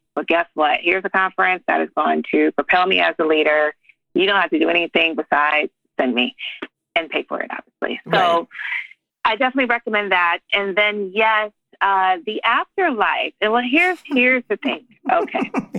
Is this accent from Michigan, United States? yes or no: yes; Detroit, Michigan, United States; and I'm from Detroit, right? So I have a pretty good understanding of geography there.